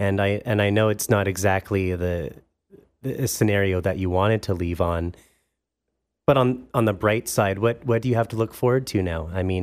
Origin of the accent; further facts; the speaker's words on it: Vancouver, British Columbia, Canada; I'm from Vancouver where I'm used to crazy stuff like this. I thought I was moving to a small community where nothing like this ever happens